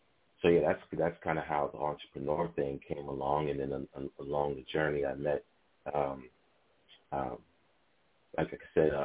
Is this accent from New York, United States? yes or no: yes; Harlem, New York, United States; I'm from Harlem, and I have this curriculum.